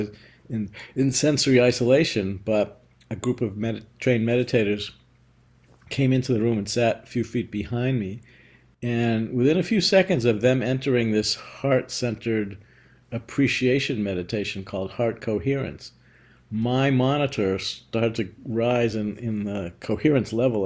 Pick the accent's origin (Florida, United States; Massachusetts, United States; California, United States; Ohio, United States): Massachusetts, United States; Boston; I grew up in the Boston area and a big sports fan.